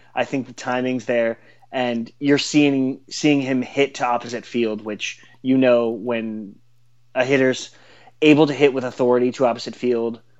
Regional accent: Seattle, Washington, United States; Yes, he was. I grew up out there in Seattle.

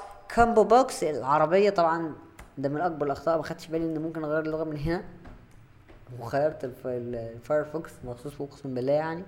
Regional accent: Egypt; طب هو ازاي عارف ان انا مصري؟ ايه شايف اللغة بتاعتي بتكلم عام كده فقال لك ان انا مصري؟ لا طبعا، شايف ان الاي بي بتاعتي من مصر،

